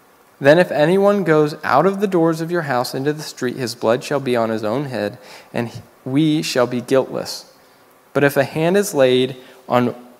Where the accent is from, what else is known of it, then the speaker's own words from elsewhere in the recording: United States; I'm talking about Rahab, not me. I'm from America.